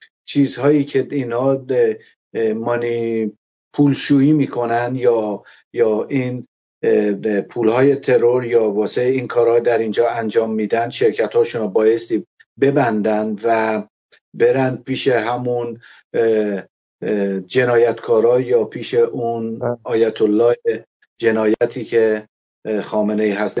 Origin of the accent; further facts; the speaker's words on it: Iran; ما نزدیک به 5 میلیون نفر بیرون از ایران هستیم